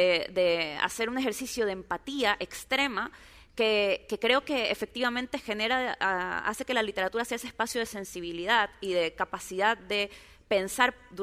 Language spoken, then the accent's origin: Spanish; Guayaquil, Guayas, Ecuador; yo crecí en Guayaquil, que es una ciudad repleta de manglares y cuando se inunda salen cocodrilos y serpientes y es así como muy salvaje y muy hostil también. Y yo crecí en un contexto de clase media acomodada y fui a colegios privados.